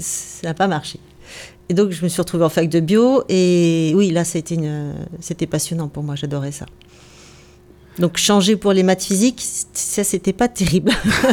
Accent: Lannion, Brittany, France; born there; je suis né à Lannion. J'ai toute ma famille originaire de Bretagne. Du côté de mon père et de Morlaix … du côté de ma mère, Plouézor

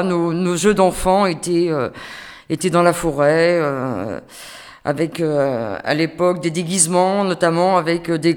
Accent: Beaulon, Brittany, France; also born or lived in Rennes / Montfort; Je suis née au siècle dernier, en 1953. Mes origines, donc je viens, je suis d'Ille-et-Vilaine. Je suis née dans une petite commune de Beaulon, entourée de forêts et d'étangs. Puis j'ai habité à Rennes et peu de temps après, je suis allée habiter à Montfort.

